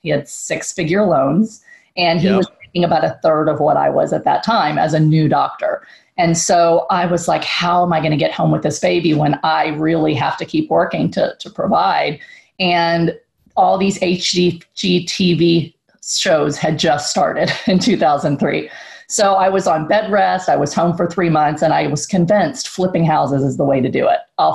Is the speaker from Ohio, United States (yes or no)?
no; San Antonio, Texas, United States; I grew up in Section 8 apartments in your neck of the woods in San Antonio, Texas.